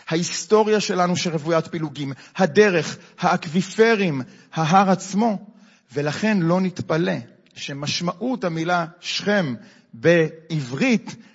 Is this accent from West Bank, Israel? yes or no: yes; Peduel, West Bank, Israel; אני שומרוני, נולדתי בשומרון, בפדואל, בסדר? מהשומרון, וככה מאוד אוהב אותו